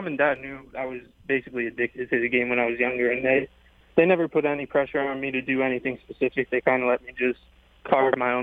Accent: New Hyde Park, New York, United States; also born or lived in Manhasset; I was born in Manhasset, but I grew up in New Hyde Park, so even closer to Belmont, actually.

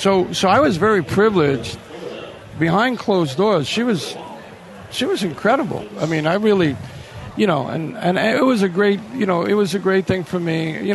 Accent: New York, United States; because I'm from New York

